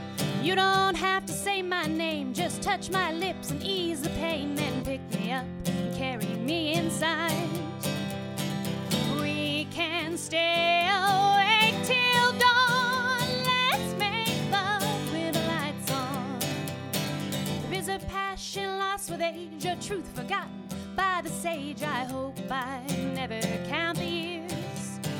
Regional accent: Lawrenceville, United States; I'm from Lawrenceville originally, and that's where I live now.

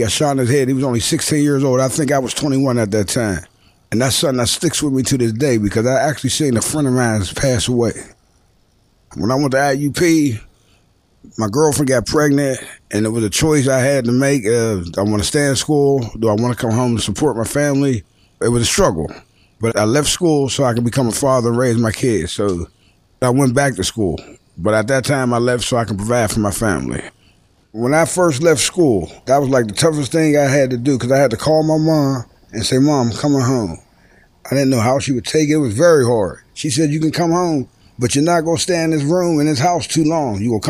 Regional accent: Pittsburgh, Pennsylvania, United States; I grew up in Northview Heights. Born and raised. I moved up in Northview in 1970 when I was born. I left Northview, and I say like 1990.

